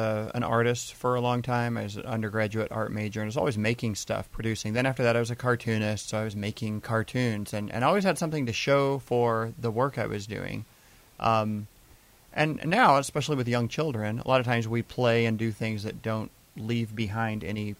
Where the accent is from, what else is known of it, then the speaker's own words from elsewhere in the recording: Kentucky, United States; no, I'm from Kentucky, where when the TVs break, you buy a new TV and stack it on top.